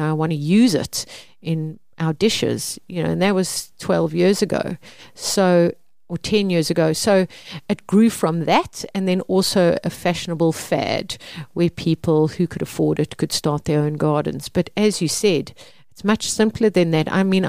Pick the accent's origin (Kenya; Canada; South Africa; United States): South Africa; Mpumalanga; I grew up in Mpumalanga. Everyone had their own vegetable garden. We had our own vegetable garden